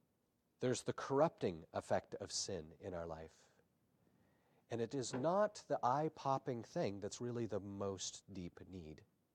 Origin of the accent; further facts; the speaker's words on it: Colorado, United States; growing up in Colorado, it was wonderful to go visit some of the mines in the abandoned mines in places in the mountains